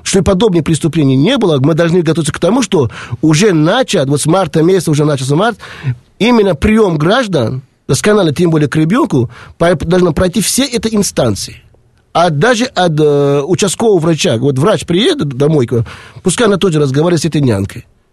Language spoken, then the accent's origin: Russian; Tajikistan; Я горжусь Таджикистаном, потому что я таджик по национальности.